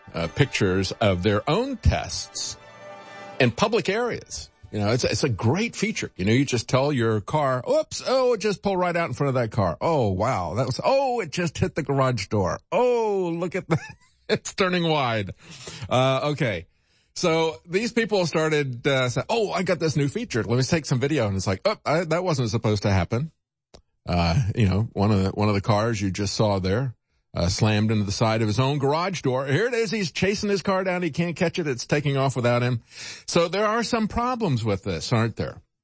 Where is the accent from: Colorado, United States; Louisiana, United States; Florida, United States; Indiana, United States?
Florida, United States; very elderly drivers in Florida that I used to live with when I was growing up in Florida